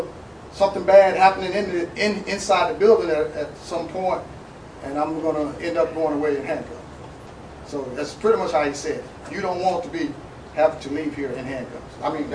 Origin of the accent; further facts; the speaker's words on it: South Carolina, United States; Born and raised in Islander. 24 years retired out of the military. Came back here because I chose to. Come back to Berkeley County and give back.